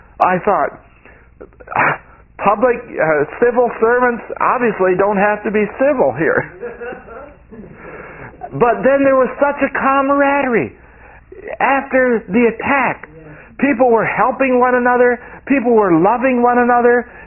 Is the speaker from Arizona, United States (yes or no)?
no; New York, United States; Really, which I mean, I'm from New York State.